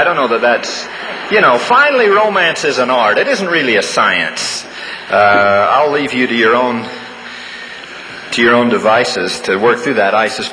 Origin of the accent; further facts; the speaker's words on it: St. George, Utah, United States; I don't just run around and tell people I'm from St. George.